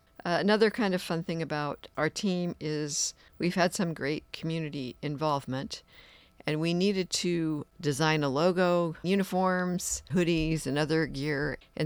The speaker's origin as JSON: {"language": "English", "region": "Washington", "country": "United States", "moved": "yes", "lives_now": "Clatsop County, United States", "said": "I came from the Puget Sound area. We moved here about 20 years ago into Clatsop County, and I'd been around water all my life."}